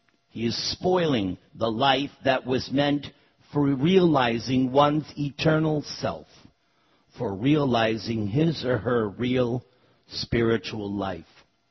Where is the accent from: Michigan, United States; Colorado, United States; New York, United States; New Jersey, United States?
New York, United States; accent: New York; you can tell by my accent. Oh, he's from New York. And sometimes I go back to New York.